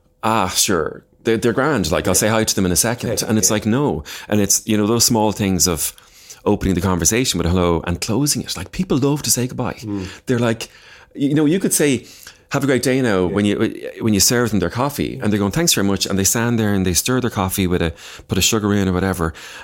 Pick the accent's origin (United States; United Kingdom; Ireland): Ireland; Dublin, Leinster; I'm reminded every time I come to Dublin. I'm from Dublin originally